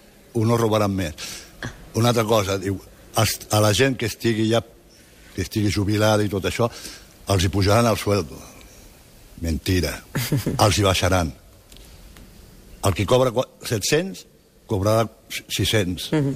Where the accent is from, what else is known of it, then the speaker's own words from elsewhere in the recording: Barcelona, Catalonia, Spain; born there; jo sóc català de pura raça. Vaig néixer aquí a Barcelona